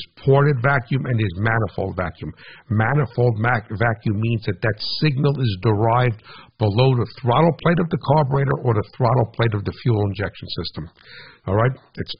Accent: New Jersey, United States; and hey, whatever, I'm from New Jersey, right, so whatever, I don't have much of a filter

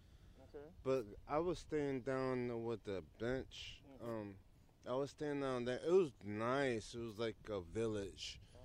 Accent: Michigan, United States; Oh, yes, I'm homeless, and I'm from Michigan.

